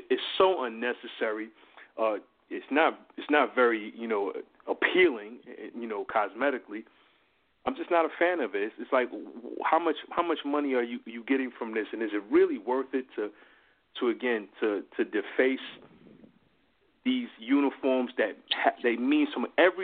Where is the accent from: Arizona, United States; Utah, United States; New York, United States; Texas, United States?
New York, United States; as a New Yorker, as a basketball fan